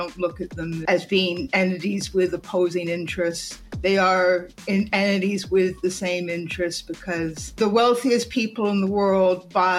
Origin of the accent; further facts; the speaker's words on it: Canada; My dad immigrated from London, have English family, and I don't like saying I'm Canadian because I don't like to make my identity, but I am Canadian.